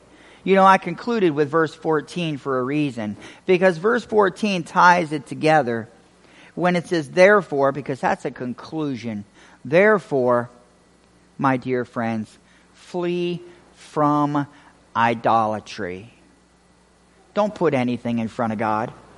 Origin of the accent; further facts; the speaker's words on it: Vicksburg, Mississippi, United States; I'm from Vicksburg, Mississippi, so being down there was kind of cool.